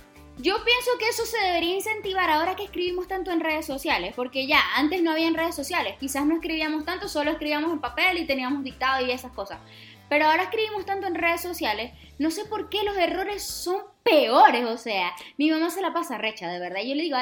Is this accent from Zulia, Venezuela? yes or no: yes; Maracaibo, Zulia, Venezuela; O sea, si ustedes creen que yo soy maracucha, no. Vanessa es más maracucha todavía, un poquito más que yo.